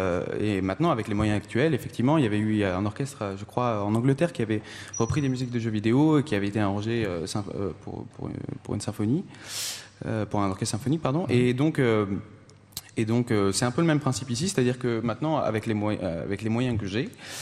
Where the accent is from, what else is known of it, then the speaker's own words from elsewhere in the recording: Tourcoing, Hauts-de-France, France; also born or lived in Croix; Oui presque, enfin, je suis né à Croix mais j'ai grandi toute mon enfance à Tourcoing.